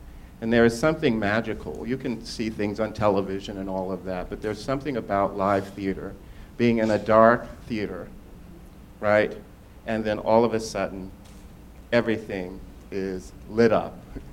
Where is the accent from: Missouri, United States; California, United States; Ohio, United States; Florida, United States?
Florida, United States; Miami; Growing up in Liberty City, Miami, there wasn't much for money, but I never noticed because we were surrounded by music and song and poetry.